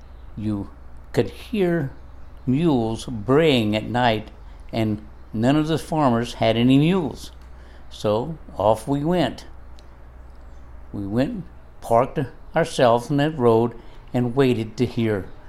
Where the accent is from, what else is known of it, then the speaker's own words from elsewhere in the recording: Jennings, Louisiana, United States; My hometown, Jennings, Louisiana, is on the old Spanish Trail, which is Interstate 10 now, and of course was Highway 90 before.